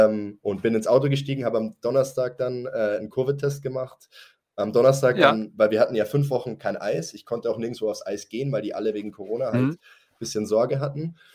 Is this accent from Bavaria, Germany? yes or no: yes; Landshut, Bavaria, Germany; weil ich mich halt in Landshut pudelwohl gefühlt habe. Es ist meine Heimat.